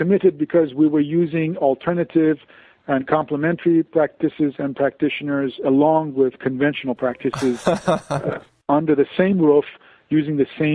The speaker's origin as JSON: {"language": "English", "town": "Tehran", "region": "Tehran Province", "country": "Iran", "tie": "born or raised there", "moved": "yes", "lives_now": "United States", "said": "I was born and raised in Tehran, Iran."}